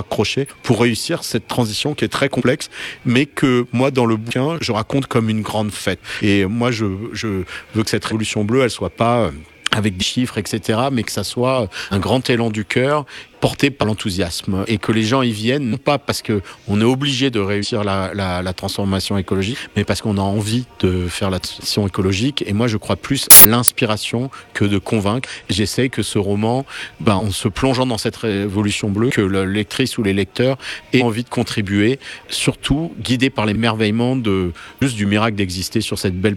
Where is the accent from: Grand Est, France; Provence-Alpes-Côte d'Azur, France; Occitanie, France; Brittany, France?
Provence-Alpes-Côte d'Azur, France; Nice; Mais mon inspiration, moi, je suis niçois